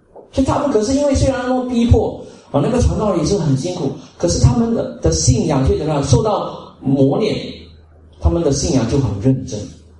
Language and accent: Chinese; Singapore; 所以我们在这里新加坡，我们在一个舒适的环境成长